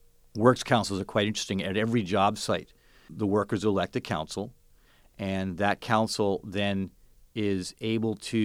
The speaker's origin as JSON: {"language": "English", "region": "California", "country": "United States", "said": "In California, I'm from the Bay Area."}